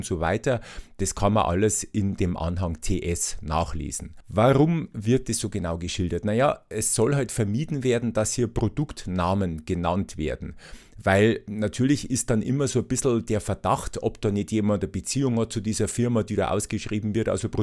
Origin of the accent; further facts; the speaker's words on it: Regensburg, Bavaria, Germany; ich komme ja ursprünglich aus Regensburg.